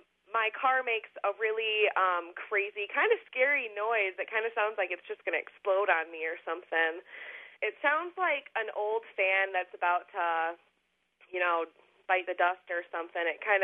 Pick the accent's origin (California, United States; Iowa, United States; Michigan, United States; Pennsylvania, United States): Michigan, United States; Kalamazoo; I'm from Kalamazoo.